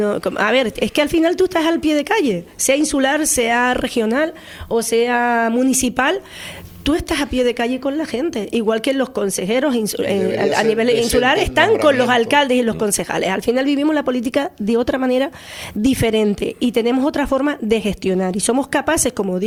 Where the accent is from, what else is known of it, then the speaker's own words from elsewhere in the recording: Canary Islands, Spain; yo soy canaria y lo digo